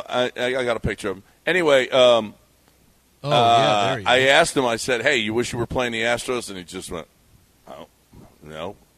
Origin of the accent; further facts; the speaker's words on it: Houston, Texas, United States; I did say, hey, I'm from Houston.